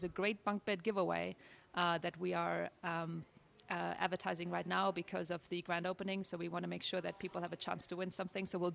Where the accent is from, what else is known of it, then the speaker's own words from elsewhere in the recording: Germany; now in United States; I'm actually German. My husband is Danish, so we're kind of the European connection here. And we've been in the States for a very long time. But I guess I can't quite get rid of the accent